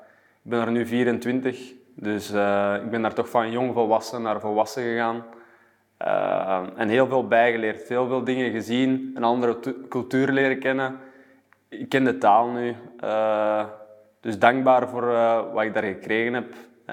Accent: Muizen, Flanders, Belgium; Ik ben van Muizen. Dus ik ben hier opgegroeid. Ik ben naar Deemsum geweest op school. En ik tot mijn tweede middelbare altijd in Mechelen geweest.

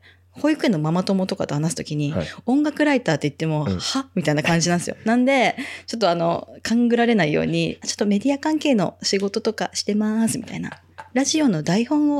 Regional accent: Hiroshima, Japan; moved away as an adult; now in Tokyo, Japan; 地元広島で東京に上京してきたんですけど

